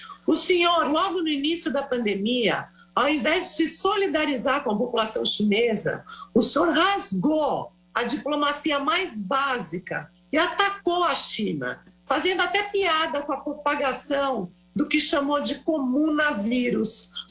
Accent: São Paulo, Brazil; não apenas porque sou do estado de São Paulo

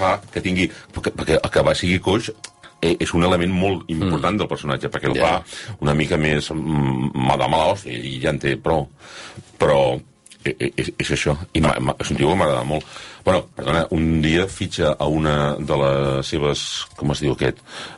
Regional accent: Girona, Catalonia, Spain; Sí, jo sóc gironí.

